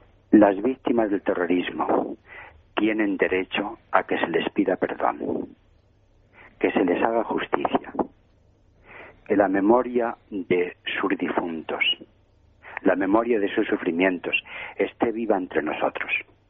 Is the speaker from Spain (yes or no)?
yes; Spain